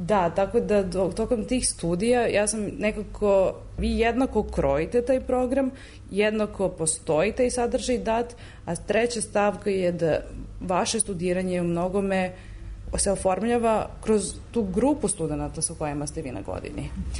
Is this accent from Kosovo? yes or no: no; Serbia; da ja dolazim iz Srbije